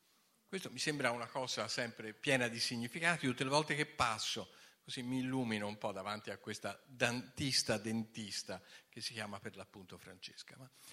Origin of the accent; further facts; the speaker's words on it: Florence, Tuscany, Italy; vengo da Firenze e da qualche anno cerco di fare qualcosa a Ravenna